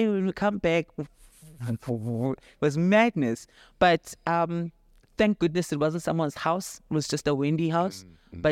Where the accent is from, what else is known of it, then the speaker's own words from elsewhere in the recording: Daveyton, Gauteng, South Africa; I'm from Davyton in the East Rand.